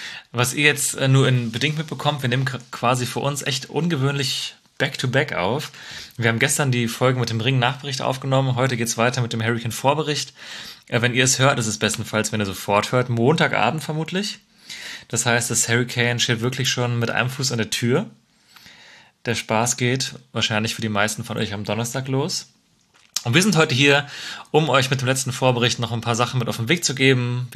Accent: Marburg, Hesse, Germany; Deswegen beginnt unsere Reise tatsächlich, weil wir auch noch in meine Heimat Marburg vorher fahren, morgen schon.

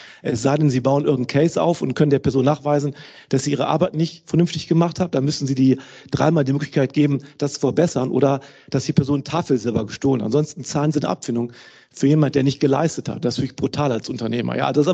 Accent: Rhineland, Germany; Also ich bin Rheinländer, ne?

